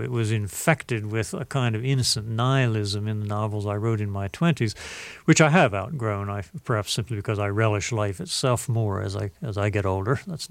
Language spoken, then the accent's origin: English; Virginia, United States; growing up in the Tidewater Marshes in a quite small town